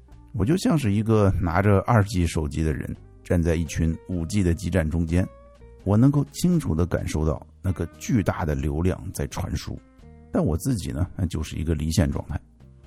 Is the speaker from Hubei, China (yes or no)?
no; Henan, China; 我是在河南长大的，如果听众朋友里边有河南老乡啊，或者说曾经跟河南人打过交道，你们也大概听过那边的酒文化，那可不是一般的凶猛。